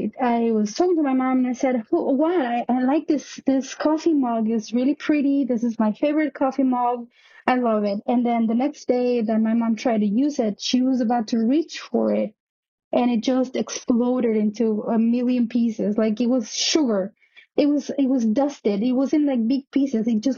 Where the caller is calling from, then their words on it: New York, United States; also born or lived in Mexico City; I'm calling from New York. This story happened back when I was living in Mexico City.